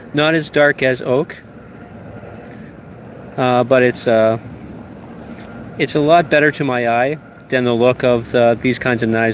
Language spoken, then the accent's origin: English; Canada; Yep, I'm Canadian, so our milk is in bags, not in jugs or in bottles.